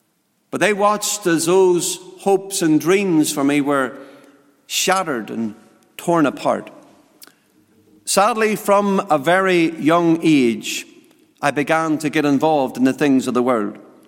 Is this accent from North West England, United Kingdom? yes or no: no; Lisburn, Northern Ireland, United Kingdom; I was born and brought up in Northern Ireland in the city of Lisburn. Lisburn is roughly about 7 or 8 miles outside of the capital, Belfast. And I was brought up as a young boy, the youngest of three brothers.